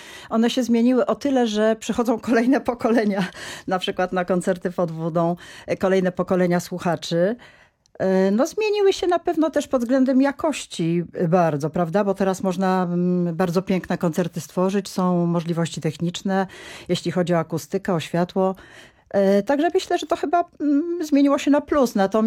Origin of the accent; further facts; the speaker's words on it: Kielce, Świętokrzyskie Voivodeship, Poland; Pochodzimy z tego samego miasta, mianowicie z Kielc.